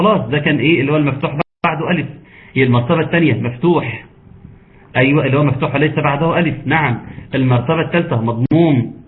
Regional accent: Egypt; طب احنا ينفع عندنا في مصر نلاقي كده كتير

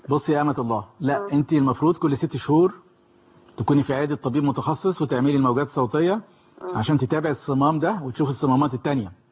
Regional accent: Egypt; احنا ممكن تحصل نشاط روماتيزمي عندنا في مصر وما نحسش بالاعراض

